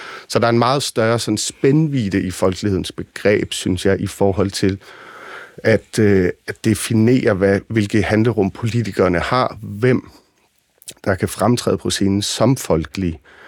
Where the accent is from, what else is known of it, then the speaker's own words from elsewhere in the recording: Copenhagen, Capital Region of Denmark, Denmark; Og nu er jeg jo selv fra København, født og opvokset.